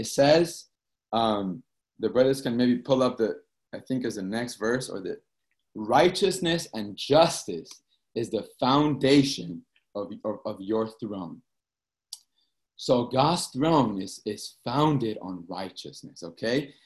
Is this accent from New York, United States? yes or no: no; Boston, Massachusetts, United States; I'm also from Boston.